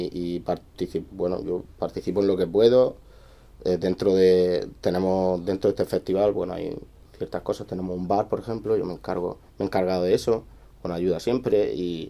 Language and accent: Spanish; Spain; A veces hay un chico ahí que somos todos españoles y sí que hablamos mucho español y se nos olvida que está ahí el chico.